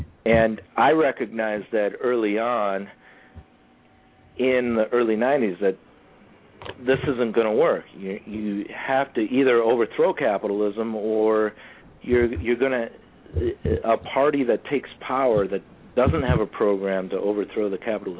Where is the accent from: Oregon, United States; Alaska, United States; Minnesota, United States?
Minnesota, United States; Minneapolis; And growing up in Minneapolis, where the Teamsters had led the Minneapolis Teamster strike of 1934